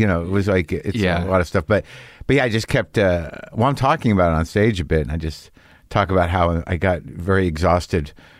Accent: Albuquerque, New Mexico, United States; Albuquerque. I mean, I knew people did comedy, but I didn't know that there was a process.

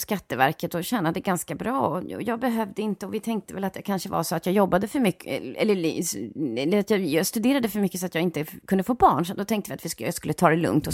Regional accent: Björkhagen, Stockholm County, Sweden; Jag är ju 67 år då, så att jag växte upp i Björkhagen, Hammarbyhöjden, på Ystadsvägen, i de radhusen där

